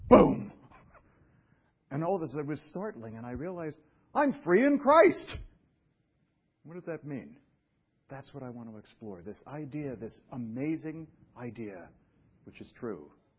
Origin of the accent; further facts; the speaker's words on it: Brooklyn, New York, United States; The place I grew up in Brooklyn is now an artisanal place full of hipsters and sort of Ivy League types.